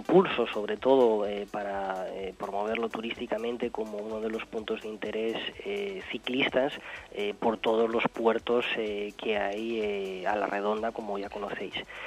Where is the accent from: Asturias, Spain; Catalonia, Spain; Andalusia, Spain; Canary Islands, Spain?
Asturias, Spain; como yo eres asturiano, sintiéndote más orgulloso aún si cabe por haber nacido en un paraíso natural y ciclista como es mi tierra, como es Asturias.